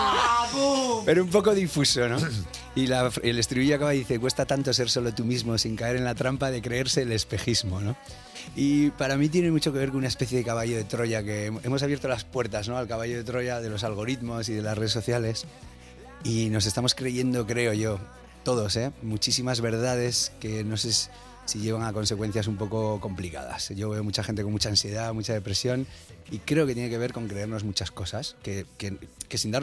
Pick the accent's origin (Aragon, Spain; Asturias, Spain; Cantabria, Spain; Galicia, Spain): Cantabria, Spain; yo soy de Cantabria. En Cantabria tenemos un calendario escolar distinto.